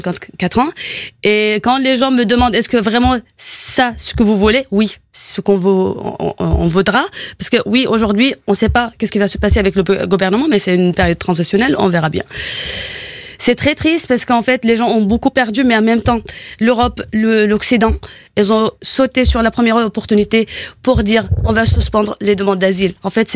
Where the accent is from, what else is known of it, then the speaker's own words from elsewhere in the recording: Syria; moved away; J'ai quitté la Syrie en 2012 avec ma famille à cause de bombardements, des frappes aériennes de la part de Assad